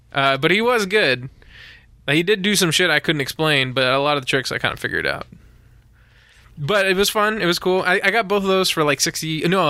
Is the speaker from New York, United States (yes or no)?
no; Texas, United States; Well, they found out that we're from Texas, and all the girls go like, oh, you must be a tall drink of water.